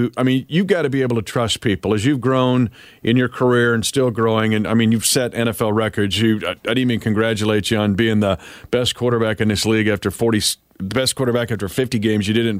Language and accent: English; Kansas, United States; Even though I grew up in Kansas, I'm a freak about it.